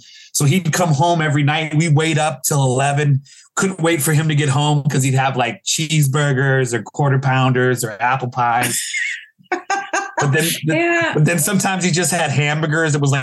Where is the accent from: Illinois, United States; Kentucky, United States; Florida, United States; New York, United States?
Illinois, United States; Chicago; also born or lived in Racine; I'm from, I always say I'm from Chicago, but I was born in Racine, Wisconsin.